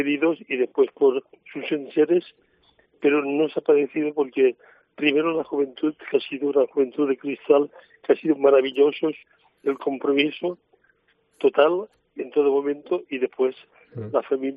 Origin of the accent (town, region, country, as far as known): Valencian Community, Spain